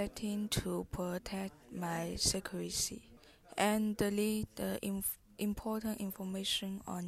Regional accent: China; I'm from China.

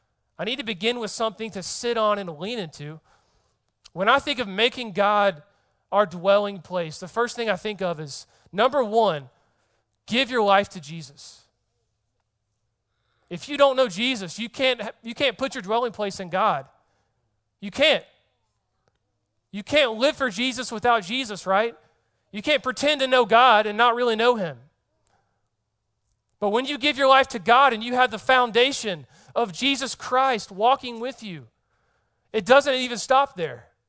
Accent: Georgia, United States; The Georgia Bulldogs, I'm from Georgia. I'm a dogs fan.

